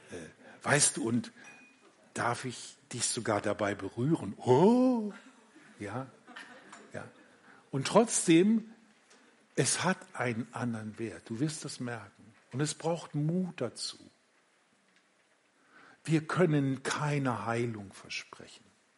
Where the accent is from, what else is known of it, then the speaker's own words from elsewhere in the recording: Minden, North Rhine-Westphalia, Germany; also born or lived in Bückeburg; ich bin in Minden in der Gemeinde damals mit aufgewachsen und Bückeburg.